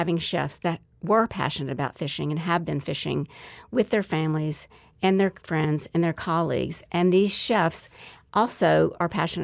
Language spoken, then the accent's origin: English; Memphis, Tennessee, United States; And in the South, I'm from Memphis, and we have a lot of productive fisheries around, but mainly freshwater fishing.